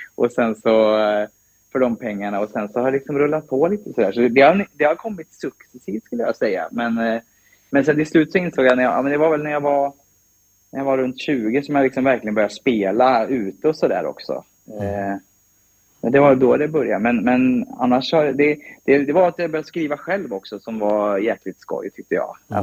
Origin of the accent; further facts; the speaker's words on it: Mariestad, Västra Götaland County, Sweden; now in Stockholm, Sweden; jag har ju bott i Stockholm några år nu och så här, och då tror de ju ofta att jag är från Värmland, för jag, det är ju vi i Mariestad som trakten där. Vi har ju både Bert Karlssons västgötska från Skara, och så har vi ju den värmländska språkmelodin också.